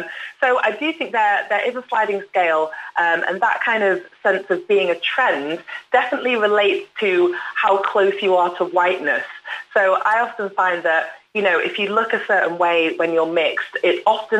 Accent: Manchester, North West England, United Kingdom; moved away as an adult; I grew up in Manchester and then moved to London in kind of my early 20s.

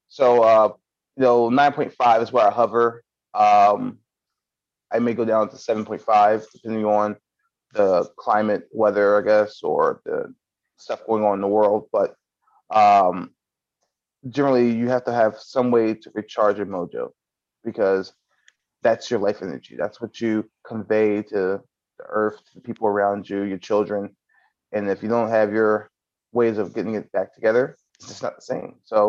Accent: Baltimore, Maryland, United States; I grew up in Baltimore, which is on the Chesapeake Bay on the Atlantic seaboard, right near DC.

